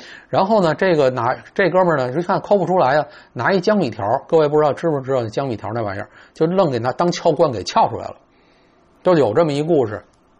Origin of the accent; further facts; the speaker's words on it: Beijing, China; 然后原来虽然是生活在一个出生生长都在北京。要一说论说起来是北京是一个美食荒漠呀，对不对 ?OK。但是吧就是自打我去从二十多岁开始往南方